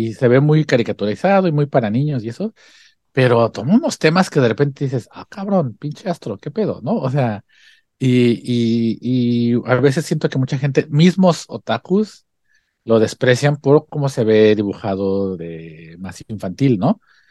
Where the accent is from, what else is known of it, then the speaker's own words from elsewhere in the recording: Mexico; yo creo que en la experiencia como mexicanos, cuando éramos morros, ¿qué pasaba?